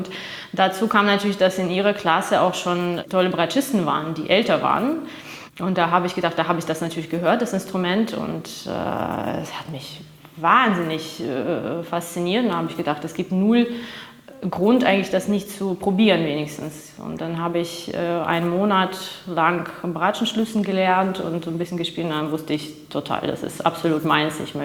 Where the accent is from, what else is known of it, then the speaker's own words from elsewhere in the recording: Moscow, Russia; Ich bin in Moskau aufgewachsen, ja.